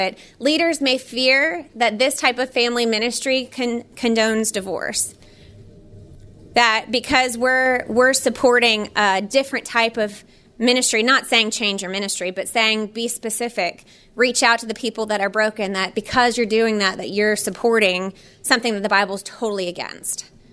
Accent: Florida, United States; I was raised in the church. I've tried to meet as many of you coming in that door as possible, but I was born in Florida.

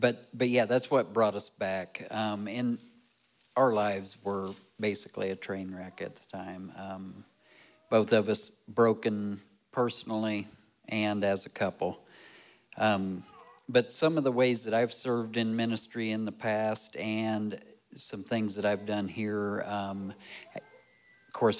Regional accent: Alger, United States; I was born and raised in Alger, which Olivia knows what I'm talking about. But born and raised there in Alger, my dad was a minister for 30 or 31 years there at the Alger First United Methodist.

